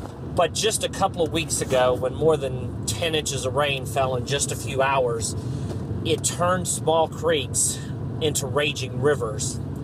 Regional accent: West Virginia, United States; And I am traveling to the flood-ravaged regions of my home state of West Virginia.

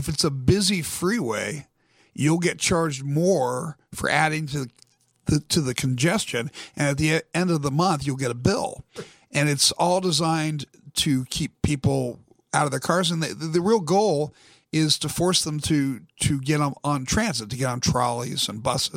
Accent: California, United States; born there

